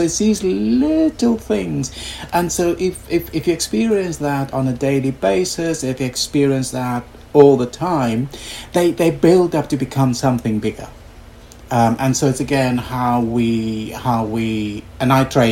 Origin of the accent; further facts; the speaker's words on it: South Africa; because I grew up in South Africa and I've lived in one of the most extreme regimes for part of my life.